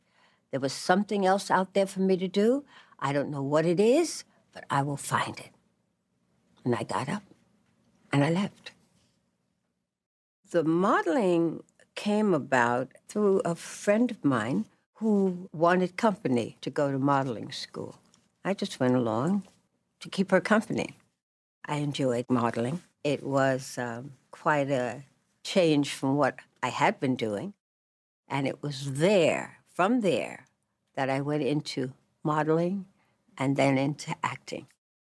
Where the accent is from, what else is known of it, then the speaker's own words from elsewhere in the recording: New York, United States; born there; I was born in New York. I think I was born in New York. I don't know, my mother isn't here anymore, so I can't ask her. But I was born in the United States, that I know.